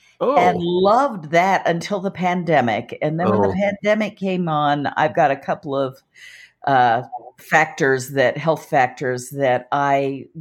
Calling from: Denver, Colorado, United States; I'm calling in from Denver, Colorado.

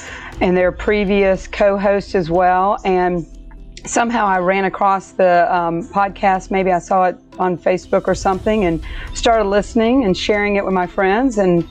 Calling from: Dunwoody, Georgia, United States; I am checking in from Dunwoody, Georgia, on my back porch today, about to go play a tennis match.

